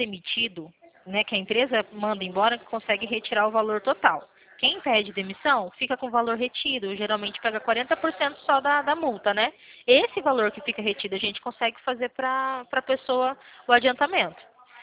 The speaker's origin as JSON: {"language": "Portuguese", "region": "Paraná", "country": "Brazil", "said": "Eu sou daqui do Paraná."}